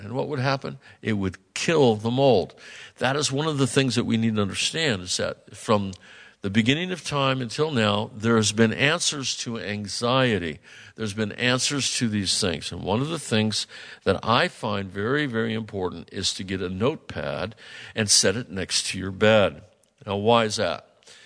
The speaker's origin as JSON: {"language": "English", "country": "United States", "said": "We're Americans. I'm not white. I'm not green. I'm not purple. I'm American, just like you."}